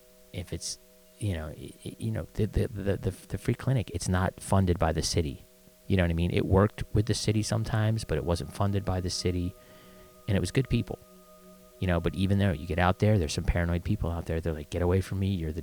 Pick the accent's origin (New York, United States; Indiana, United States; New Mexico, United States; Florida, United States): New Mexico, United States; Albuquerque; I'm from Albuquerque. Gray's awesome.